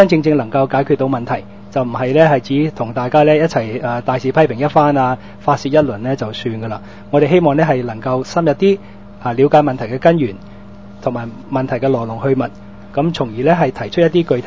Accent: Hong Kong; 我哋作为一个香港人

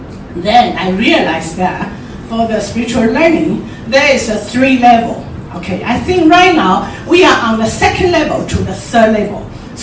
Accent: Taiwan; English is a second language; now in Hong Kong; I come from Taiwan. I was born, brought up in Taiwan, but I'm married to Hong Kong, yes.

